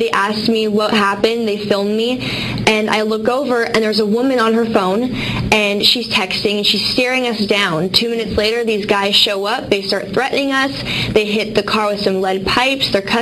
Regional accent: United States; Well, I felt it was my duty as an American to attend this rally and speak for my freedom of speech.

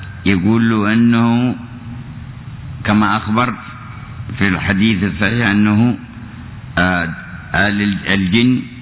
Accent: Yemen; وكان بعض علماء في تهامة عندنا في اليمن

